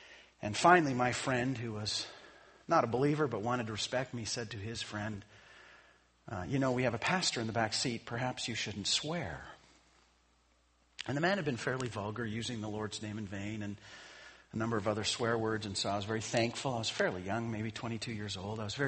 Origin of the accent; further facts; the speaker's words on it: Calgary, Alberta, Canada; as a Canadian who grew up in Calgary and then spent time up north in Houston